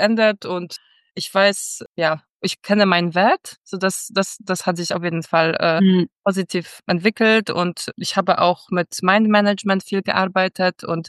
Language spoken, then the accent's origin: German; Krakow, Lesser Poland, Poland; German is a second language; moved away as an adult; now in Hamburg, Germany; ich bin 35 Jahre alt. Ich arbeite in Finanzen und Rechnungswesen. Ich komme ursprünglich aus Krakau, aus Polen und ich bin seit über 10 Jahren in Deutschland. Ich wohne in Hamburg.